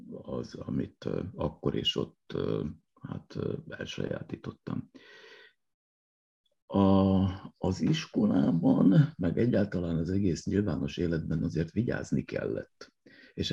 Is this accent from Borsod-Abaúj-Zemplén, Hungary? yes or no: no; Budapest, Hungary; ahol most ülök és beszélgetek, az nagyjából ugyanaz a helyszín, ahol felnőttem. Tehát Budapest, annak is a budai része, a vár és a hegyek között, úgy hívják, hogy Krisztina város, annak is egy csücske, a városmajor.